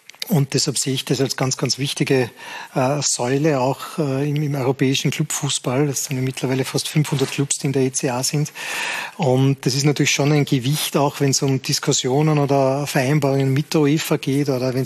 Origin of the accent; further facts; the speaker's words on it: Austria; Ich glaube, dass es wichtig ist, dass wir als Österreicher da unseren Beitrag leisten quasi.